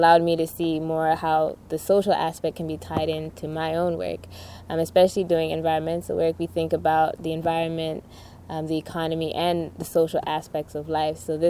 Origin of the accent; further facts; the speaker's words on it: U.S. Virgin Islands; I'm from the Virgin Islands, and many of us don't get the chance to venture to the different islands.